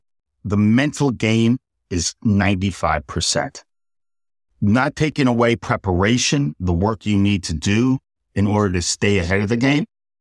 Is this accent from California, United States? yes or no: no; Port Washington, New York, United States; And it was very different growing up in Port Washington, where mother and father were there